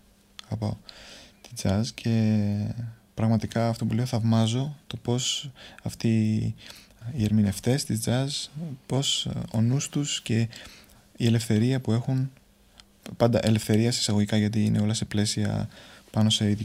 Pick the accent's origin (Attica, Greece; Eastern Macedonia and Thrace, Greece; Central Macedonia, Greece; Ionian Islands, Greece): Ionian Islands, Greece; Corfu; είναι η καταγωγή μου από την Κέρκυρα και ότι μεγάλωσα σε αυτό το νησί με τόσο μεγάλη μουσική παράδοση.